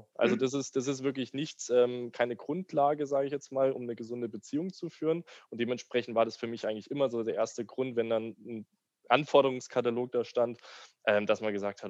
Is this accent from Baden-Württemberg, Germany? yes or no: yes; Stuttgart, Baden-Württemberg, Germany; den kann man in Stuttgart, ich komme übrigens aus Stuttgart, mieten